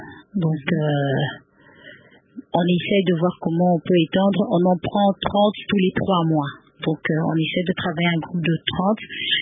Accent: Katanga, DR Congo; Comme je suis d'abord du Katanga

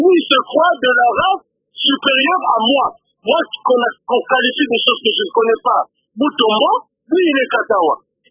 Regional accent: Kikou, DR Congo; Je suis né à Kikou, j'ai grandi tout ça. J'ai affiché mes premières armes professionnelles au Bas-Congo.

